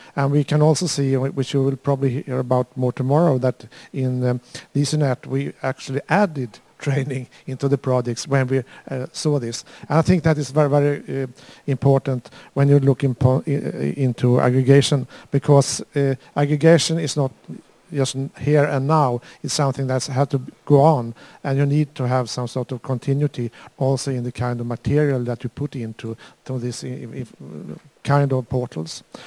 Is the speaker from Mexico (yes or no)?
no; Sweden; I'm from Sweden, and Sweden is actually number 4 or 5 aggregator to Europeana. We are 9 million inhabitants living out in the forest of Northern Europe.